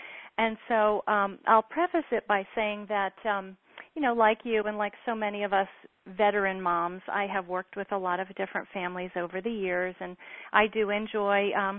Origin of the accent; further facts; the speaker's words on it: Connecticut, United States; Well, I'm originally from Connecticut. I'm a Florida transplant, I guess you'd call